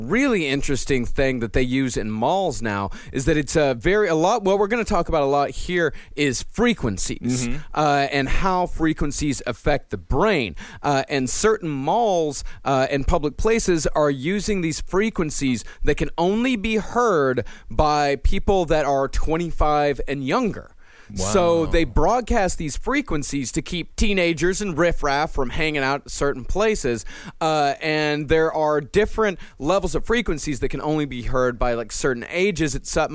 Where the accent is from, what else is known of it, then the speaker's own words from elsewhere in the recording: Texas, United States; I grew up in Texas.